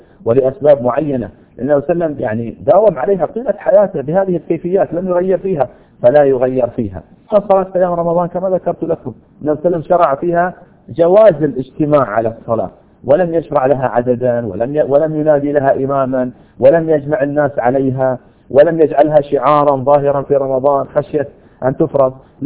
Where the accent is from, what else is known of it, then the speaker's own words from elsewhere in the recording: Saudi Arabia; الآن عندنا في السعودية مثلا